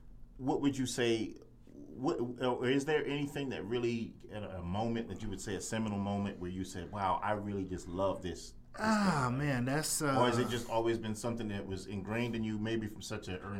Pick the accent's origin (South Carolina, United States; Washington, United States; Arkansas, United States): South Carolina, United States; Charleston; I grew up outside of Charleston, South Carolina, so I was not in a major metropolitan area like you guys were.